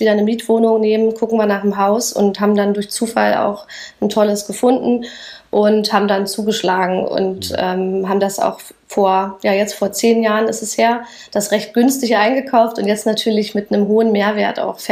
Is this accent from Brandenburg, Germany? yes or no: yes; Schönfließ, Brandenburg, Germany; ich bin in Schönfließ aufgewachsen, ist auch alles im Norden da, im Speckgürtel.